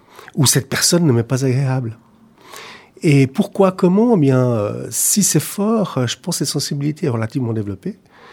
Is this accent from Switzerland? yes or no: yes; Geneva, Switzerland; J'ai grandi à Genève, je suis arrivé très jeune à Genève, puisque je suis arrivé à l'âge de 2 ans et j'ai fait mes études à Genève.